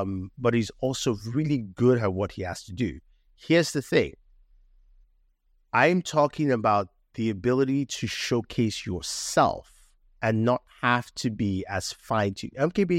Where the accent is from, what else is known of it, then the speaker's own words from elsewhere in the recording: Nigeria; I'm Nigerian, but I'm also Black.